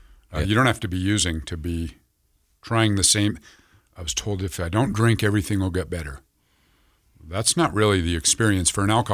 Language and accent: English; Salt Lake City, Utah, United States; I grew up Jewish in Salt Lake City.